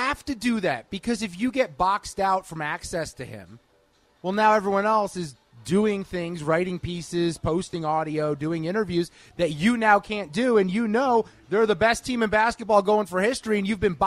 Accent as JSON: {"language": "English", "region": "New York", "country": "United States", "said": "I'm from New York. You're from Jersey."}